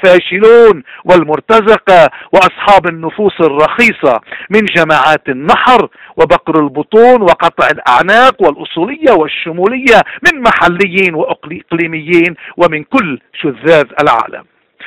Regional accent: Lebanon; وصرنا نحن كلبنانيين اللي بيوقف اللي بيجمعنا المحبة، محبة الوطن

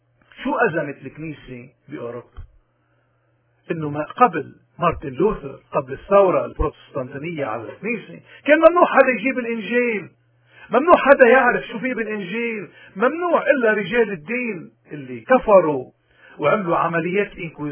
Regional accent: Lebanon; ما أحوجنا نحن اليوم كلبنانيين بلبنان وببلاد الاغتراب

